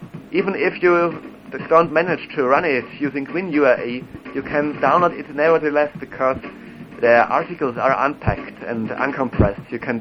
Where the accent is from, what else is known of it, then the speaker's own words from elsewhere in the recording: Austria; I'm also a foreign singer, and I'm from Austria.